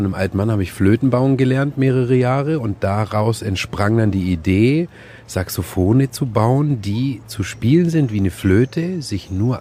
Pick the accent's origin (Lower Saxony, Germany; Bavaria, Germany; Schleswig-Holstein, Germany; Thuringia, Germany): Bavaria, Germany; Lindau; ich komme aus Lindau